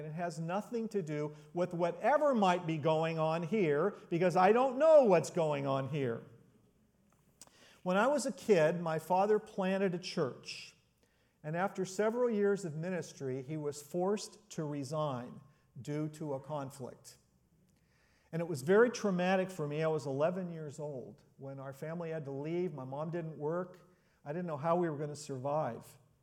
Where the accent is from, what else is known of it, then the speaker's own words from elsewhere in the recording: Anaheim, California, United States; I grew up in Anaheim, and I served in church ministry for 36 years, mostly, as I mentioned, as a pastor in the Bay Area.